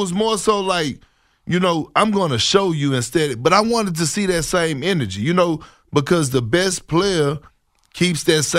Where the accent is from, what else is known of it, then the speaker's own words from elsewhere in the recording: Beaumont, Texas, United States; now in Houston, United States; I'm from Beaumont, Texas, which is like 65, 70 miles away from Houston, Texas. I live in Houston